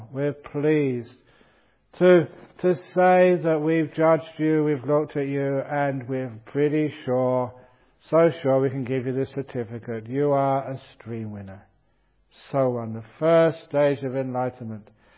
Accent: Australia; I'm from Australia.

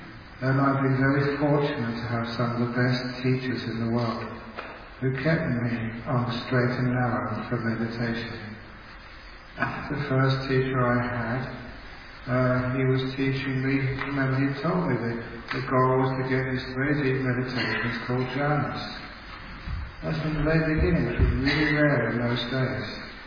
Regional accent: England, United Kingdom; because I'm English myself

